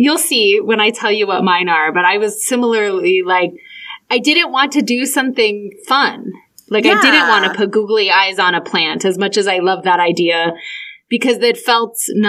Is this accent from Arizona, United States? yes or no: yes; Tucson, Arizona, United States; And so I ended up randomly finding one from my hometown in Tucson